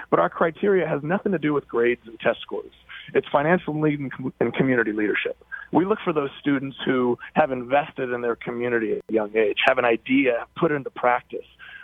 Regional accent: Oregon, United States; I'm from Oregon, and I left, and I've come back.

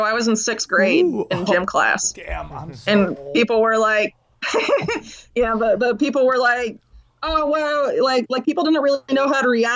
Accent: Sarasota, Florida, United States; That's my hometown. So I was there when Bush was there, I guess.

